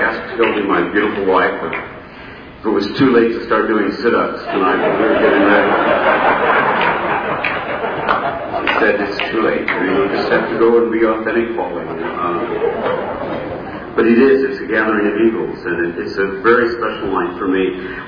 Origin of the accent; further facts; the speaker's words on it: Nashville, Tennessee, United States; now in Los Angeles, United States; live in Los Angeles, but my hometown is Nashville.